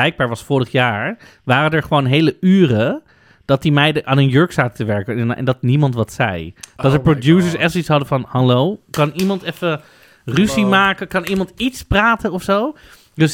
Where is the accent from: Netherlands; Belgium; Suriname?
Netherlands; Amsterdam, North Holland; Luister, ik kom uit Amsterdam Noord.